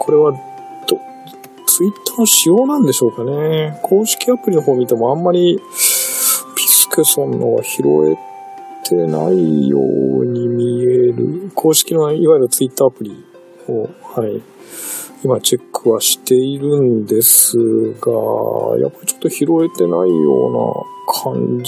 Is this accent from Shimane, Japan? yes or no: yes; Izumo, Shimane, Japan; now in Yokohama, Japan; 私の実家のすぐ近くの富士酒造というところで作っている、これ出雲市内なんですけどね